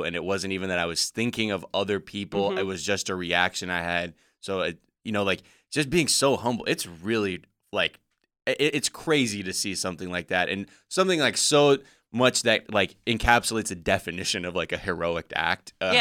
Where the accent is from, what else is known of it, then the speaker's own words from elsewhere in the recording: United States; Because I'm from America, where never seen restraint from police.